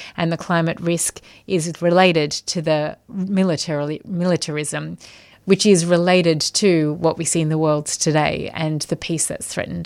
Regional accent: Australia; and I am Australian, although I live overseas

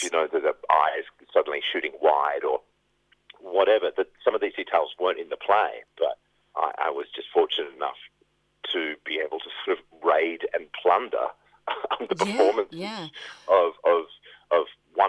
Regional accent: Perth, Western Australia, Australia; As an Australian growing up in Perth, and then during the 90s, with the Redfern speech and so on, you know, that stuff was always preying on my mind.

